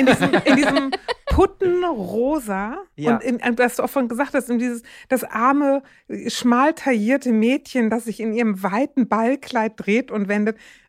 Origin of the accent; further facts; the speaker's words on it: Zonenrandgebiet (inner German border area), Germany; ich komme aus dem Zonenrandgebiet und ich bin mit dem DDR-Fernsehen groß geworden.